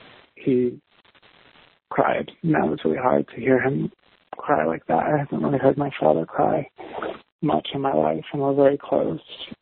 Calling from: New York City, New York, United States; I'm 31 years old. I'm calling from New York City.

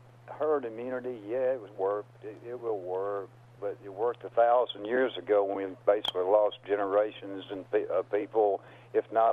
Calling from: Clarksville, United States; I'm calling from Clarksville, by the way, the hometown of Harry Galbraith and Travis Stevens

